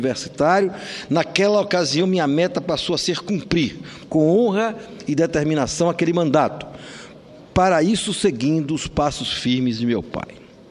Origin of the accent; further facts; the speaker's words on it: Bahia, Brazil; Como opositor, mas principalmente como baiano